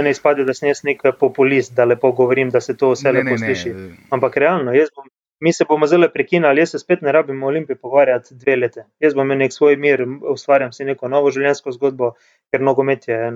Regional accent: Celje, Savinja, Slovenia; ali pa jaz sam kot Celjan s Celjem

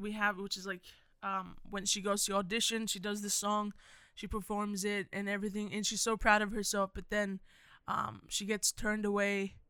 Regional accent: Palestine; now in Australia; I want to say Australia, because I know that they're looking for another answer. But I don't say Australia, and I say I'm Palestinian, because I am.

